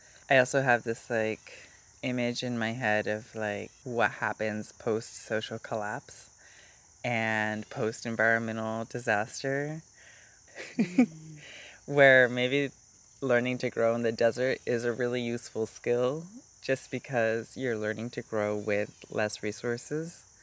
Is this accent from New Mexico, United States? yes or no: yes; Albuquerque, New Mexico, United States; Yes, I came in from Albuquerque.